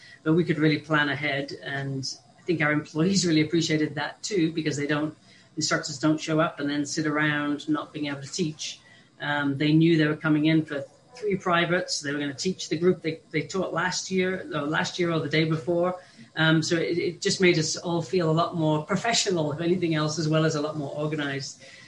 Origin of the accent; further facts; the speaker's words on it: Truckee, California, United States; from Tahoe Donner, California, and Truckee, Lake Tahoe area.